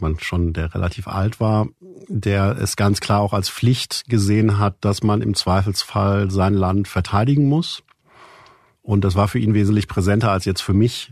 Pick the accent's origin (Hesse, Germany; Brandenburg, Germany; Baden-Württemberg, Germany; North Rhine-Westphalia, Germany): North Rhine-Westphalia, Germany; Erstmal, ich komme aus dem Münsterland, da gibt es mehrere große Bundeswehrbasen.